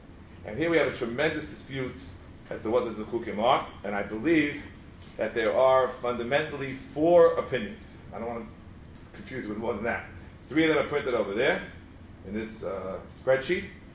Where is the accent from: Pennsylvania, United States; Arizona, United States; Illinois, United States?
Arizona, United States; When I was growing up in Arizona, they had lirot.